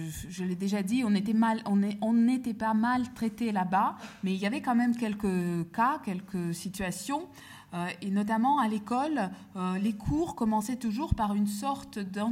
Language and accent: French; Siberia, Russia; j'ai grandi en Sibérie où ma mère et puis toutes les autres femmes fabriquaient tout elles-mêmes.